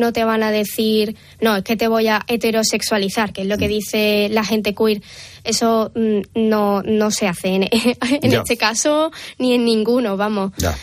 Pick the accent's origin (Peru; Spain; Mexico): Spain; Arcos de la Frontera, Andalusia; ¿por qué no encajo en mi pueblo, que es Argos de la Frontera?